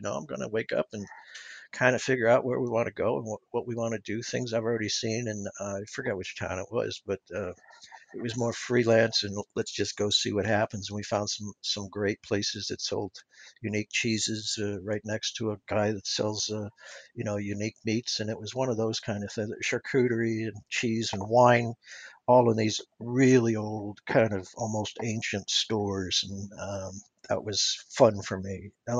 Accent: St. Louis, Missouri, United States; So, I'm from St. Louis, and we are big, it's a big baseball town.

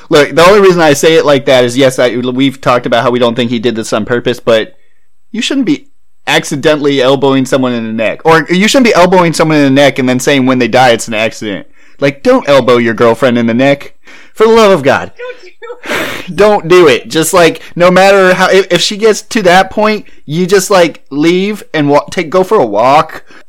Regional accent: Canton, Ohio, United States; so I'm from Canton, but the North Canton area

